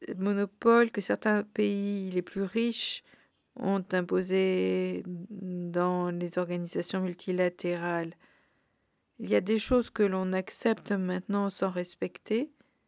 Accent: India; J'ai grandi en Inde et à une période dite socialiste et l'autonomie était importante.

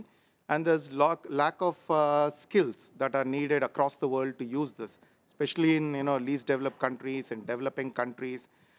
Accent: India; I come from India

